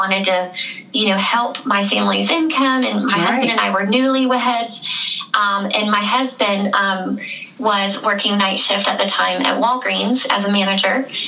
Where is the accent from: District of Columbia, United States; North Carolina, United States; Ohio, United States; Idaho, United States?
North Carolina, United States; Raleigh; I was born and raised in Raleigh, but I went to school at Appalachian State